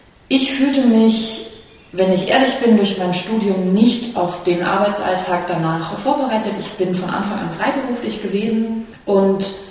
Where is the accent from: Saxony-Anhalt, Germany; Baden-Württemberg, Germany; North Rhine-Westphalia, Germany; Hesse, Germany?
Baden-Württemberg, Germany; Stuttgart; ich komme aus Stuttgart. Das heißt, ich bin eine gebürtige Schwäbin, habe auch tatsächlich dort dann studiert an der Musikhochschule